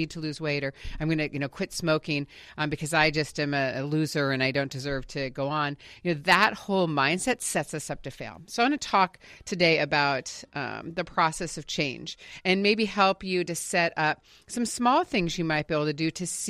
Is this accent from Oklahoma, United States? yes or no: no; California, United States; And so we're both from the Bay Area, so we drove up to our old stomping grounds yesterday morning